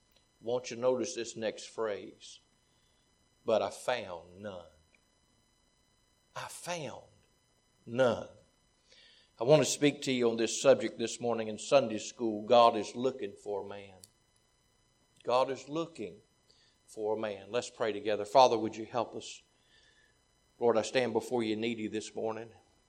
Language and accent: English; Bassett, Virginia, United States; I grew up in Bassett, Virginia.